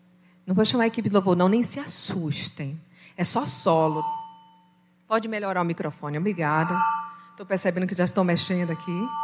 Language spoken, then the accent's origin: Portuguese; Salvador, Bahia, Brazil; moved away; a gente veio de Salvador, nós temos 9 anos aqui, por isso que eu não perdi o sotaque, vocês estão percebendo que eu falo cantando, né?